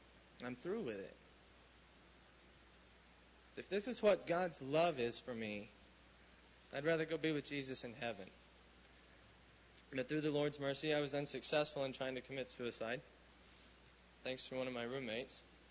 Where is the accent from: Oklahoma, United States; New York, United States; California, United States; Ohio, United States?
Oklahoma, United States; Norman; I was born and raised here in Norman. I was born in 1970, and I'm really old.